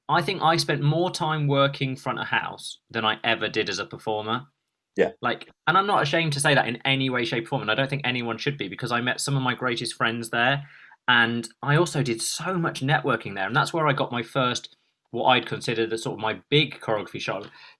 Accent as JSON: {"language": "English", "town": "Stoke-on-Trent", "region": "West Midlands", "country": "United Kingdom", "said": "I'm from Stoke, and I remember Swan Lake coming up to the Regent Theatre up in Stoke."}